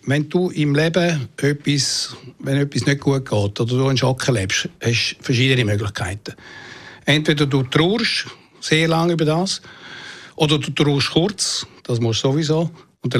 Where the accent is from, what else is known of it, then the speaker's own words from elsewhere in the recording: Italy; ich bin in Italien geboren, aufgewachsen und bin in der Schweizer Schule.